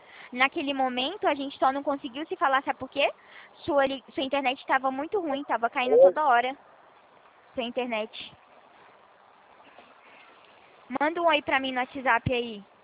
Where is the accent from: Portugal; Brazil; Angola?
Brazil; São Paulo; accent: Ceará; also born or lived in Fortaleza; eu tenho o sotaque do Ceará, mas eu sou de São Paulo, tá? Mas eu nasci em Fortaleza, Ceará.